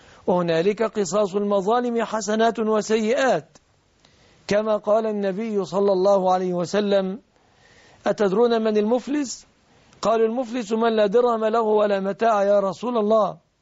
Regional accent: Egypt; هذا في التوصيف العرفي في بلادنا مصر لا يقال فقير

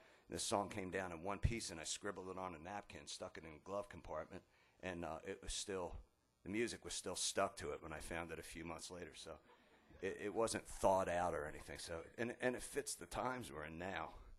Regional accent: Philadelphia, Pennsylvania, United States; I grew up in South Philly, you know. I can't help myself.

